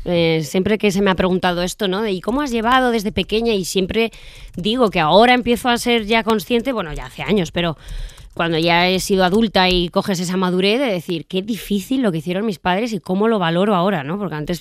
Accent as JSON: {"language": "Spanish", "town": "Zaragoza", "region": "Aragon", "country": "Spain", "tie": "born there", "said": "Luego tengo toda mi familia en Alcázar de San Juan, Ciudad Real. Yo fui la única que nací en Zaragoza"}